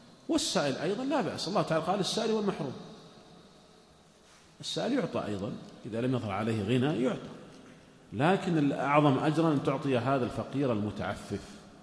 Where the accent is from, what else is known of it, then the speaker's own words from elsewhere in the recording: Saudi Arabia; وهذا الأمر عندنا في المملكة العربية السعودية ولله الحمد مطبق،